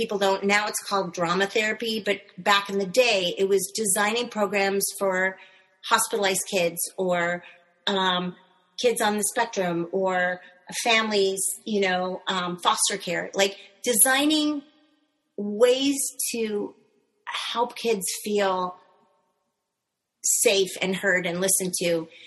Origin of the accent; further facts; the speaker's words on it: California, United States; So we're driving around, and I'm from Northern California, so we're in this like hippie bug